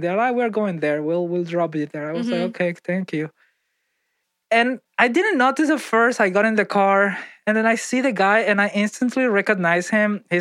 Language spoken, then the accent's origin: English; Venezuela; I come from Venezuela. I don't have money right now.